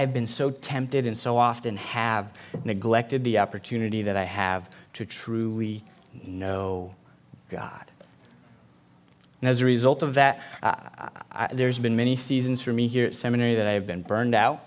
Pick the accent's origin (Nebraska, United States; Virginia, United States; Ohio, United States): Nebraska, United States; That I grew up on a farm in the great state of Nebraska. And while the population of my hometown was 293 people